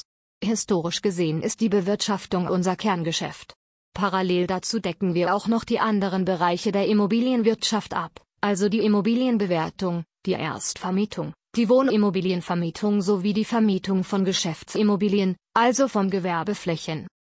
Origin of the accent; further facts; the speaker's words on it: Vevey, Vaud, Switzerland; Ich bin ein Kind der Waadtländer Riviera. Ich bin 1971 in Vevey geboren, wo ich meine gesamte Schulzeit verbracht habe und wo ich immer noch wohne.